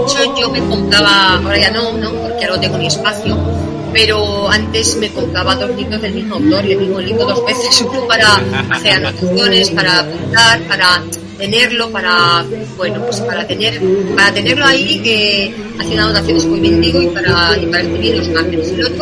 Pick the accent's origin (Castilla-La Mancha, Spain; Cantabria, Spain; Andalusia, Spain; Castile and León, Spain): Castilla-La Mancha, Spain; Muy buenos quesos y muy buen vino en La Mancha, en mi tierra.